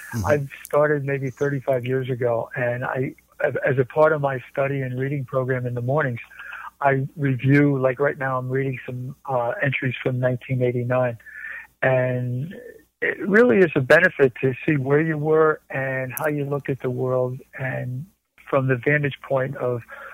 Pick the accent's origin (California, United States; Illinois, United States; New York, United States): New York, United States; New York City; I was raised in New York City in the wintertime, and my grandfather's dairy farm about 200 miles from there, upstate New York, in the summer.